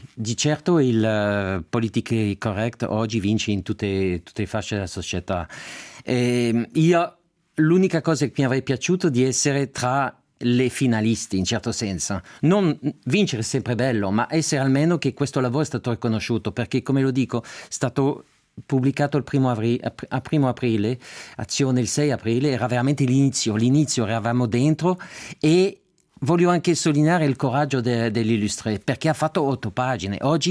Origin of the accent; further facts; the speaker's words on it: Geneva, Switzerland; io sono nato, cresciuto in Svizzera per caso, come tutti, a Ginevra